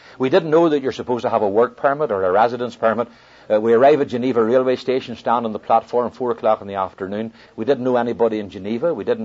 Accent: Ireland; And as far as Irish people are concerned, the world finishes at the coast of Ireland. There's nothing else, you know, that we're Ireland and that's it. And we had lived like that all our lives.

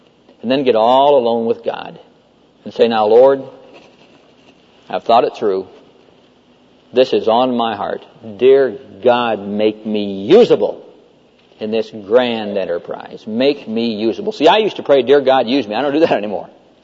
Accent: Neola, Iowa, United States; I mean, I come from Neola High School. 900 people in the whole town. My graduating class, there were 14 people, 12 boys and 2 girls.

